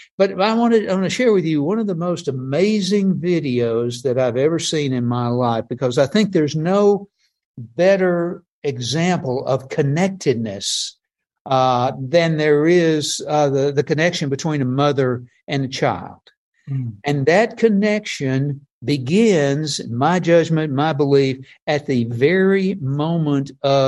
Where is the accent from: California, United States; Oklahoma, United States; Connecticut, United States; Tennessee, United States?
Tennessee, United States; Oak Ridge; born there; Well, I want to tell you that I was born in Oak Ridge, Tennessee, which is the Atomic City.